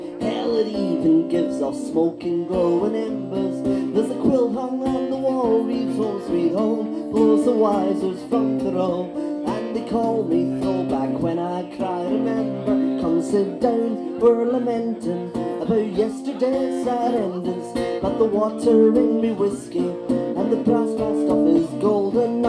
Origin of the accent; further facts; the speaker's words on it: Glasgow, Scotland, United Kingdom; I'm from Glasgow in Scotland.